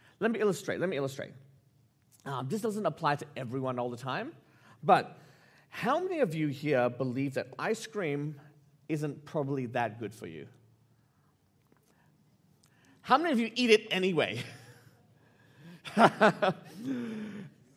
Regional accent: Malaysia; now in Australia; growing up in Malaysia, we got our independence in 1957, and having lived and been an Australian citizen for the last 20 or something years

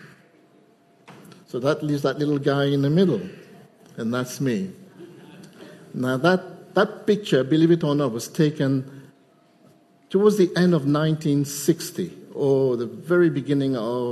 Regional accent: Mauritius; born there; now in England; So I was born in Mauritius, as I said

